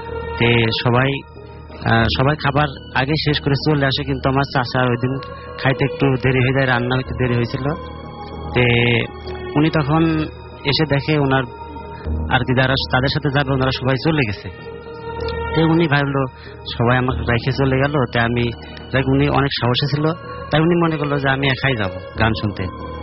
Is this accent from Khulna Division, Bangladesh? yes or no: yes; Alamdanga, Khulna Division, Bangladesh; আমার গ্রামের বাড়ি হচ্ছে চুয়াডাঙ্গা জেলার আলমডাঙ্গা থানা